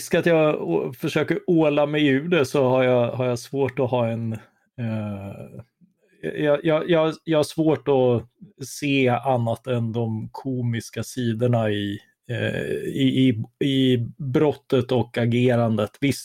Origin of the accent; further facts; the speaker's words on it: Karlskrona, Blekinge, Sweden; Jag är själv uppvuxen i Karlskrona